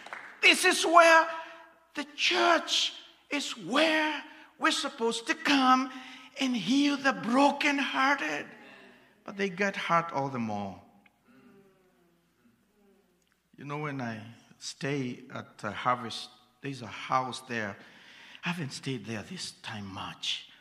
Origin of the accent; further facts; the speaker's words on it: Kenya; I didn't even say I come from Kenya because I was scared. I come from Africa.